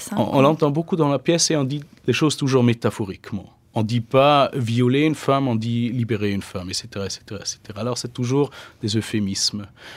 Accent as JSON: {"language": "French", "country": "Germany", "second_language": "French", "said": "comme je ne suis pas allemand, mais comme je suis allemand et je vis en Allemagne"}